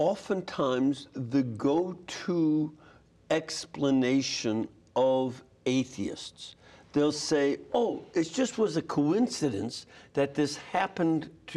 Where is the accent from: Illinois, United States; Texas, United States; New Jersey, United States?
Illinois, United States; Chicago; I'm from Chicago. I know what I would think, that this is a rigged system.